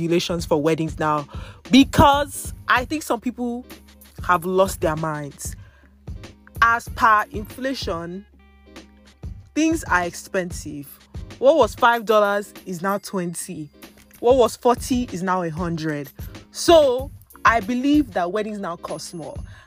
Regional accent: Nigeria; and I'm Nigerian, so I'll speak on Nigerians

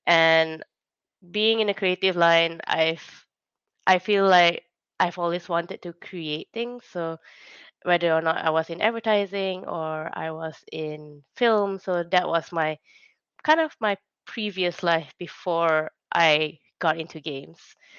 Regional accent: Kuala Lumpur, Malaysia; Hi, everyone. … I'm from Kuala Lumpur, Malaysia, Southeast Asia.

